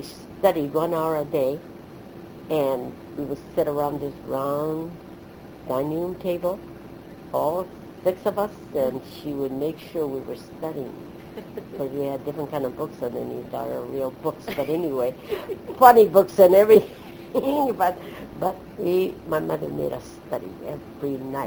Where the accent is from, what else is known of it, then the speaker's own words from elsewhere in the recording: Terminal Island, California, United States; They knew we came from Terminal Island. That was a fishing village.